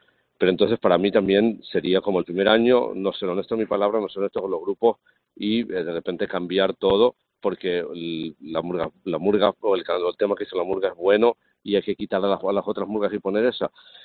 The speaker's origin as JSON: {"language": "Spanish", "country": "Spain", "said": "yo soy peninsular, ¿eh?"}